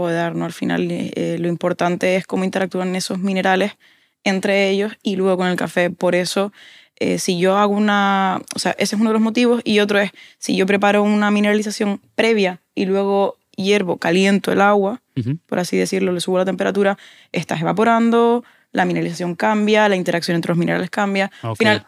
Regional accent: Canary Islands, Spain; Como buena canaria siempre tengo que hacer referencia.

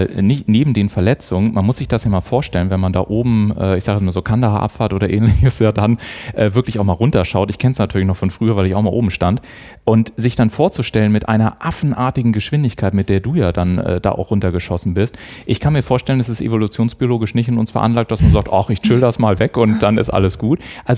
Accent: Garmisch-Partenkirchen, Bavaria, Germany; Ich bin auch aus Garmisch-Partenkirchen.

